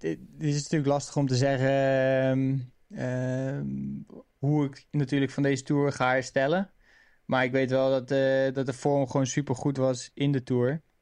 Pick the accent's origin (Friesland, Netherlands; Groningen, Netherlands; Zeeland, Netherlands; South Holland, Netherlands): South Holland, Netherlands; born there; Wateringen is natuurlijk vlakbij waar ik ben geboren.